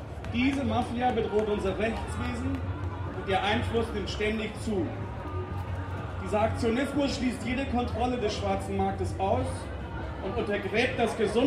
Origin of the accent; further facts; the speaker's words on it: Hamburg, Germany; ich komme aus Hamburg, vom Hamburger Hanfmove.